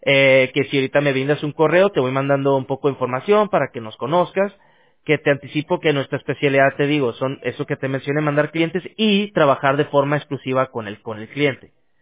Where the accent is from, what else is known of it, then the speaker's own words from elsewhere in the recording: Tijuana, Baja California, Mexico; Yo soy de Tijuana, pero mi familia, son mi abuelo era de Sinaloa.